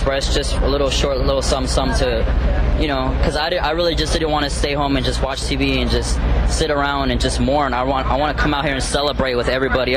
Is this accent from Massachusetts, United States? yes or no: no; Los Angeles, California, United States; I'm from L.A.